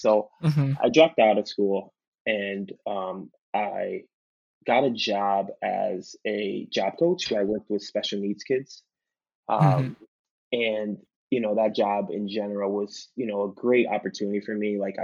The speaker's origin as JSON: {"language": "English", "town": "Naugatuck", "region": "Connecticut", "country": "United States", "said": "It's in Waterbury, Connecticut, but I'm from Naugatuck."}